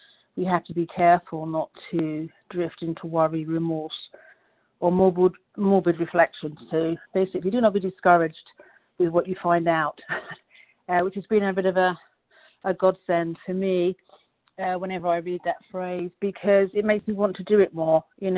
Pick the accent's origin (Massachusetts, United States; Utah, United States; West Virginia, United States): West Virginia, United States; I'm from West Virginia.